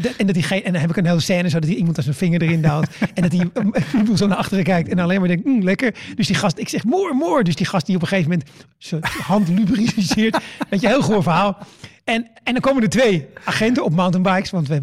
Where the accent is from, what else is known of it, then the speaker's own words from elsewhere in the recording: Netherlands; Weet je, ik kom uit Nederland.